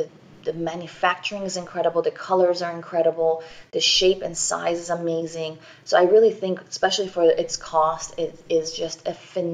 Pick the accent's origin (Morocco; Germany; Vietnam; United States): Germany; So that actually came from my growing up in Germany. My whole family's basically still there